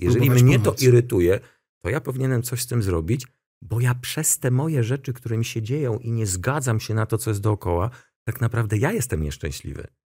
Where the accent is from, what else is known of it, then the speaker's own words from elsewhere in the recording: Warsaw, Masovian Voivodeship, Poland; Natomiast ja mam lat 55, jestem z Pragi, z Warszawy, więc jakby mam inne słownictwo.